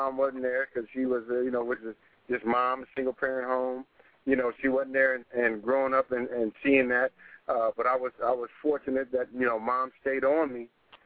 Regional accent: Los Angeles, California, United States; I'm born and raised in South Central LA.

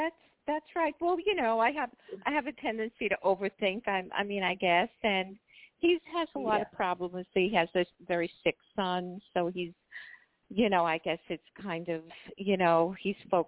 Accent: New York, United States; Oh, I will, and I'm a Jewish girl, New Yorker too, so no worries.

